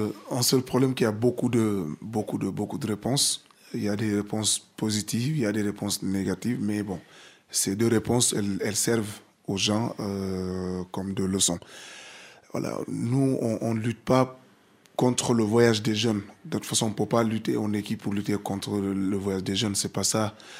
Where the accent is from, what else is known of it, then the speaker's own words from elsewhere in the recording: Casamance, Senegal; c'est qu'on est dans les actes chez nous, au Sénégal, en Casamance